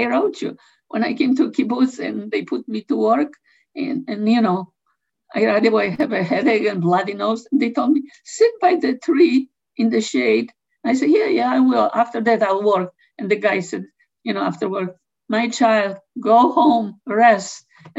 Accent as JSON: {"language": "English", "country": "Poland", "second_language": "English", "moved": "yes", "lives_now": "Israel", "said": "\"No, I'm from Poland.\""}